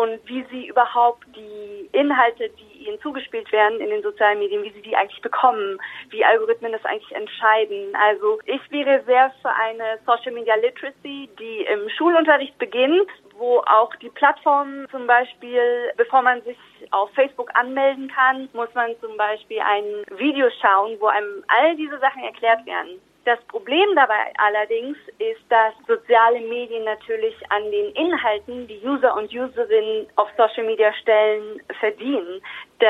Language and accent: German; Germany; wir sind damit aufgewachsen in Deutschland.